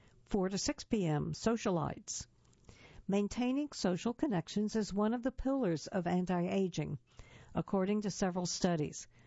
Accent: Asbury Park, New Jersey, United States; born there; I was born in Asbury Park, New Jersey. I was the baby.

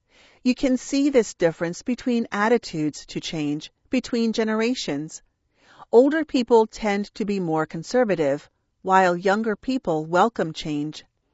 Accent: Ukraine; I had to move from my hometown to the west of the country because of the full-scale invasion.

